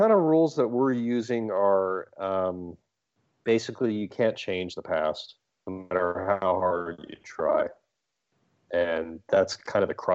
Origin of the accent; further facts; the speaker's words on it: Chatham Township, New Jersey, United States; I grew up in a town in New Jersey called Chatham Township.